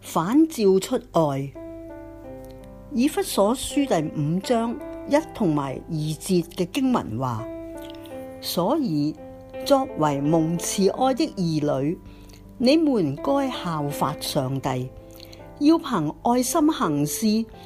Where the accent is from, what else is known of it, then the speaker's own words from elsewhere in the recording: Indonesia; 我是一个印尼人，基督徒在我的国家是很少数的